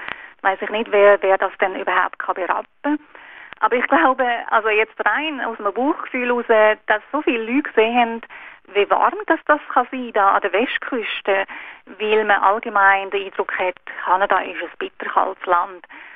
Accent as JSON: {"language": "German", "country": "Switzerland", "said": "ich komme aus der Schweiz"}